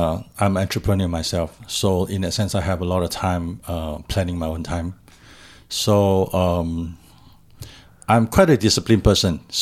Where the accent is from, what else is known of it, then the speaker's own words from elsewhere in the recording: Malaysia; also born or lived in Singapore; since I spent 30 years of my life in Singapore, even though I'm a Malaysian.